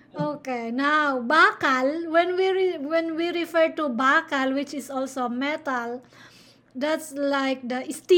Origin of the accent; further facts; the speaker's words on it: Philippines; Because as Filipino, we say it iron.